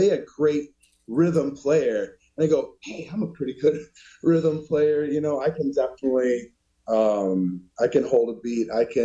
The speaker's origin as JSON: {"language": "English", "town": "Madison", "region": "Wisconsin", "country": "United States", "tie": "born or raised there", "said": "But I miss Madison. I definitely miss my hometown. I was there for over a decade, and I really love Madison."}